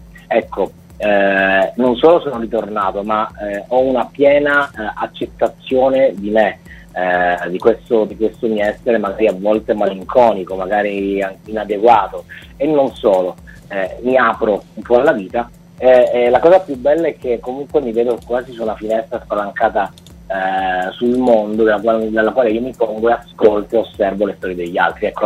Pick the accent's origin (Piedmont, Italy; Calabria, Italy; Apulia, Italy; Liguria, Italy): Calabria, Italy; mi sto godendo un po' il sole di questa meravigliosa regione che è la mia terra, quindi la Calabria